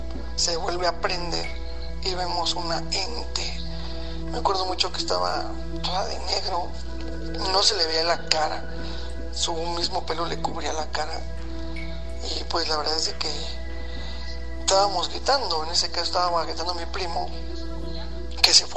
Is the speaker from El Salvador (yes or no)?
no; Zumpango, State of Mexico, Mexico; soy de aquí de Zumpango, Estado de México.